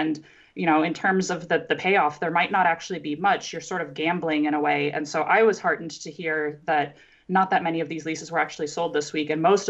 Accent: New Mexico, United States; Deb Haaland, who's actually from my home state of New Mexico

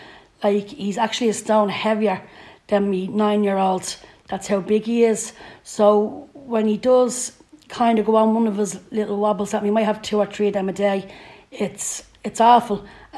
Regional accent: Cabra, Leinster, Ireland; from Cabra

